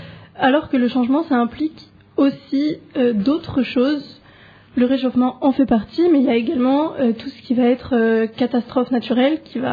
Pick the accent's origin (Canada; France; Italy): France; Île-de-France; Et je viens de région parisienne.